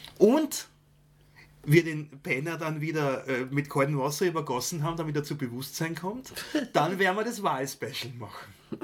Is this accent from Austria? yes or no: yes; Stockerau, Lower Austria, Austria; dass meine Heimatstadt Stockerau gefallen ist